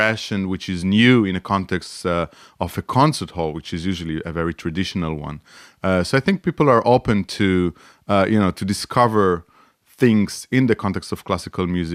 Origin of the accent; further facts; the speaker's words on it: Beersheba, Southern District, Israel; where I grew up in Be'er Sheva in Israel, there was a youth mandolin orchestra